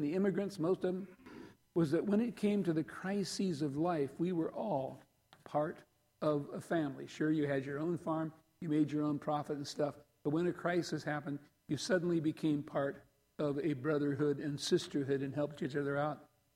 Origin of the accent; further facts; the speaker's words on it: South Dakota, United States; I grew up on the Great Plains in South Dakota. I can remember snowy winters that were so severe